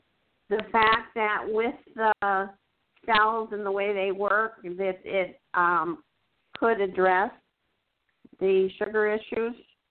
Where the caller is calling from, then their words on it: Fort Lauderdale, Florida, United States; Well, hello, good morning. … from Fort Lauderdale.